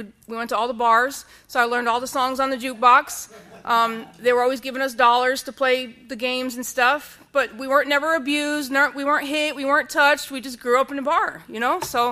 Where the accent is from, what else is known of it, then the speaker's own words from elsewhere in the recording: Little Compton, Rhode Island, United States; So I grew up in Little Compton, Rhode Island, with an alcoholic mom and dad.